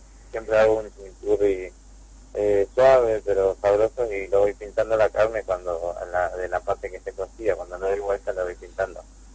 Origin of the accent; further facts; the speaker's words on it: Ituzaingó, Corrientes, Argentina; Yo soy de Ituzaingó, Corrientes, y vengo de la isla Pipé Grande.